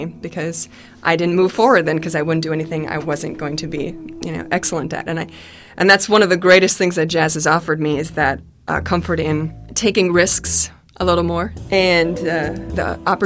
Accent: Clara City, Minnesota, United States; I grew up in Clara City, Minnesota, which is out on the wide open prairie, the land of great big sky and stars.

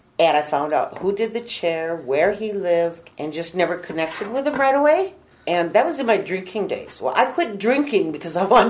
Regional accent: White Earth Reservation, Minnesota, United States; I'm from the White Earth Reservation. And the Loon is my clan.

